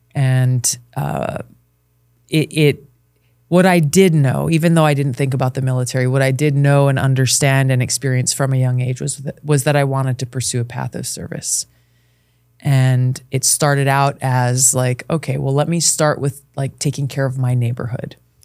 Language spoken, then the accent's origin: English; Hawaii, United States; You know, I was a kid, I grew up in Hawaii. Yeah, yes, we are the 50th state of America.